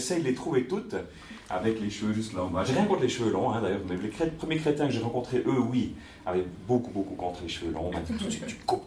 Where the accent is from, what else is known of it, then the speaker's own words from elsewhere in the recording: Switzerland; Au niveau de l'enfance, j'ai vécu dans le contexte de mon village, en tant que Suisse allemand